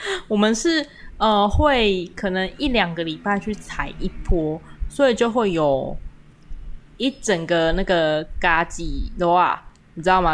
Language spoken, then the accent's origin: Chinese; Kaohsiung, Taiwan; 就是因为我是高雄人，所以小时候外公其实有在那个高雄的前镇，在高雄比较南区的地方有种一小片的艾文树